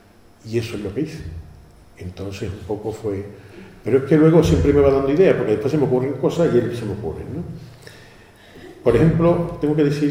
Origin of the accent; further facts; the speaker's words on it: Osuna, Andalusia, Spain; paisano mío, porque yo soy de Osuna. Y como yo siempre digo, yo soy de Osuna por la gracia de Dios y porque Dios quiso venir a enamorarme de las torres